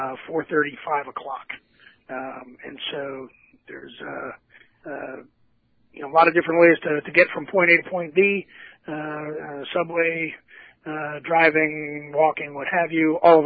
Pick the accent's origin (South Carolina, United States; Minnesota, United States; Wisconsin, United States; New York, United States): New York, United States; New York City; So growing up back in the 70s, it was a very different different city back then.